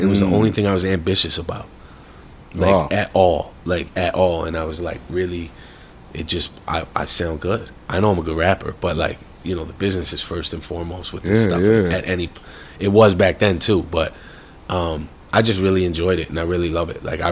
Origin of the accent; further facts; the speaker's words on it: Ajax, Ontario, Canada; Like, I'm from Ajax. They're from Ajax.